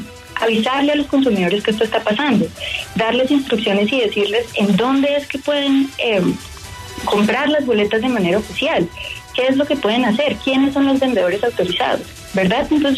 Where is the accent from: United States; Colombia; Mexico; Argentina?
Colombia; nosotros como consumidores colombianos verifiquemos, ok, mi vendedor está acá en Colombia